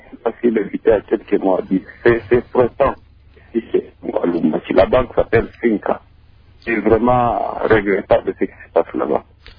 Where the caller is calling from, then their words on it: Lubumbashi, Haut-Katanga, DR Congo; Ici chez nous, à Lubumbashi